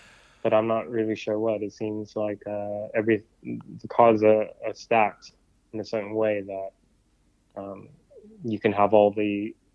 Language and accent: English; Portland, Oregon, United States; born there; I was born in Portland, Oregon, by two parents who are were political refugees from South Vietnam.